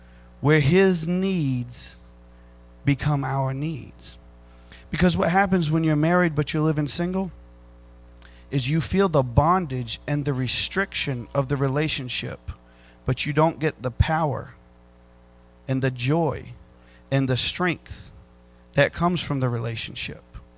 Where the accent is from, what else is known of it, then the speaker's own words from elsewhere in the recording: Philippines; born there; also born or lived in Massachusetts, United States / North Carolina, United States / Louisiana, United States / California, United States; growing up. I was all over the place. I lived in Massachusetts, North Carolina, Louisiana, California. I was born in the Philippines. I lived in Africa for 6 months.